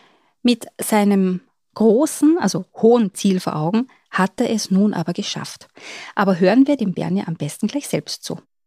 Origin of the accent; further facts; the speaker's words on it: St. Andrä-Wördern, Lower Austria, Austria; Ja, ich komme auch aus St. André-Wörden in Niederösterreich.